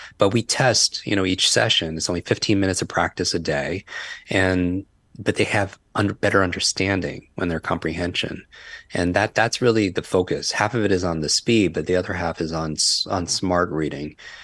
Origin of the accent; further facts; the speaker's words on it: New York, United States; I can't talk that slow because I'm from New York.